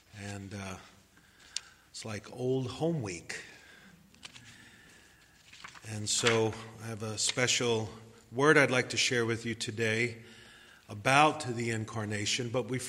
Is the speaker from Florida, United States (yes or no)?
no; New York City, New York, United States; as a boy growing up in New York City, a Jewish boy, I had no clue as to the true meaning of Christmas.